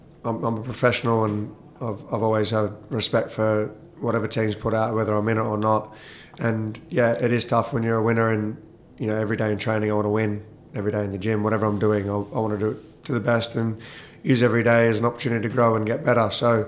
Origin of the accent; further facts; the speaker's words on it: Australia; growing up in Australia and you know, learning my trade there